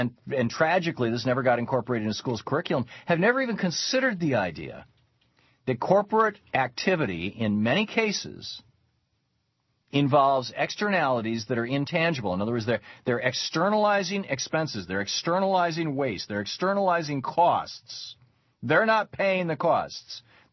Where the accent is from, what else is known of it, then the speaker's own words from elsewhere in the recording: Lansing, Michigan, United States; also born or lived in Detroit; I grew up in Michigan, right? I grew up in the Midwest. I lived in Detroit. We lived near Chicago. I grew up in Lansing.